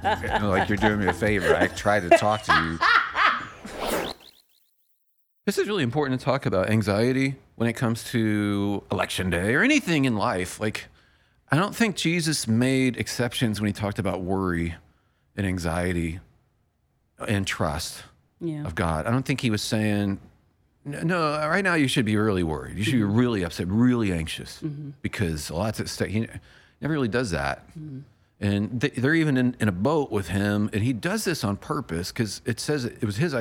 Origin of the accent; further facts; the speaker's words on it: Midwest, United States; I'm from the Midwest.